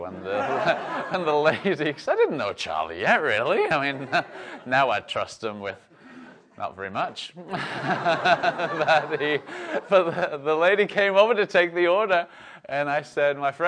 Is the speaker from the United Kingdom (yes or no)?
yes; England, United Kingdom; I'm from England.